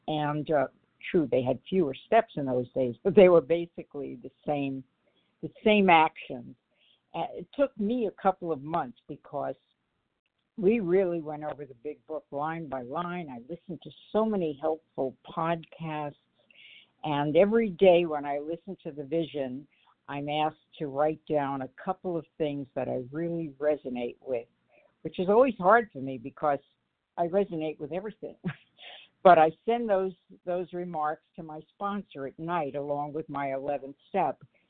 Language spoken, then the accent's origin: English; Coconut Creek, Florida, United States; I'm from Coconut Creek, Florida.